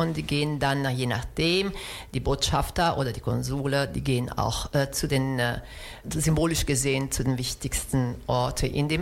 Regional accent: Rome, Lazio, Italy; German is a second language; wir kommen beide aus Rom

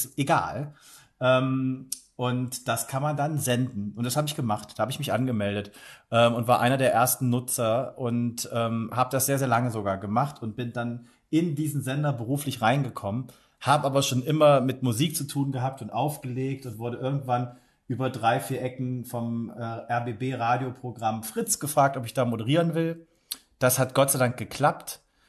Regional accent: Magdeburg, Saxony-Anhalt, Germany; Ich komme ja gebürtig aus Magdeburg und habe dort schon immer irgendwie Fernsehen machen wollen.

